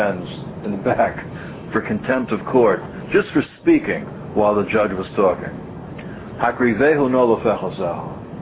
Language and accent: English; Muncie, Indiana, United States; I remember I grew up in Muncie